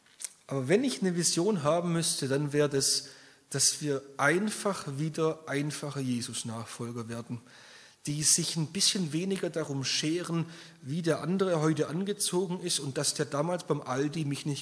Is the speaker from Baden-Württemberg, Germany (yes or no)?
yes; Baden-Württemberg, Germany; accent: Swabian; und manche haben das aus meinem starken SCH schon gehört, ich komme halt aus dem Schwabenland